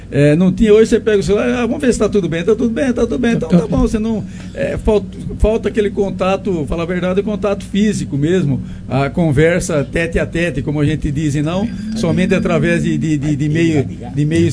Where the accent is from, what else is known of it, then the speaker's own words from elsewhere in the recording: Monte Alto, São Paulo, Brazil; born there; Nasci em Monte Alto, no bairro rural da Tabarana, no sítio.